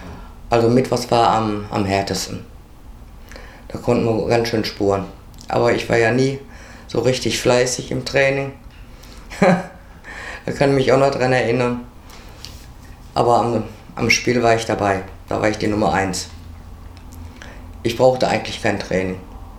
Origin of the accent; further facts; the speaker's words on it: Essen, North Rhine-Westphalia, Germany; born there; bin am 22.03.55 geboren in Essen.